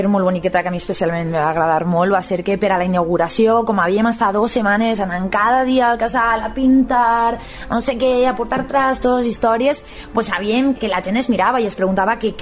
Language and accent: Catalan; La Vilavella, Valencian Community, Spain; jo mateixa soc de la Vila Vella